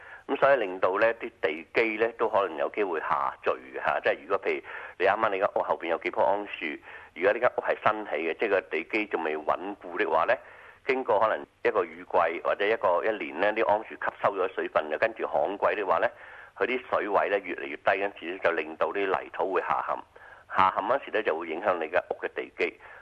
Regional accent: Australia; 咁我哋澳洲人咧就好清楚嘅

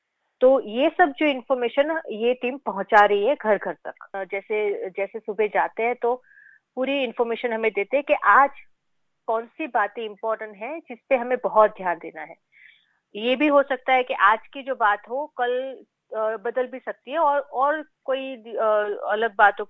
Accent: Ahmedabad, Gujarat, India; moved away; मैं भारत से गुजरात से हूँ और अहमदाबाद में मेरा घर है। तो मैं यहाँ पे 2018 में माइग्रेशन में तब हुआ, तो तब से मैं यहाँ पे ही हूँ।

